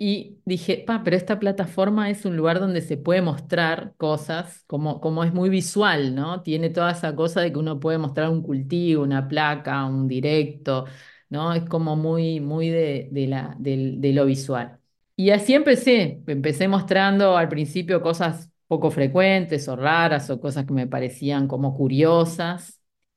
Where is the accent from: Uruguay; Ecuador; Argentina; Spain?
Uruguay; en Uruguay, en mi país, soy bastante conocida, digamos, por el cargo que tengo como profesora.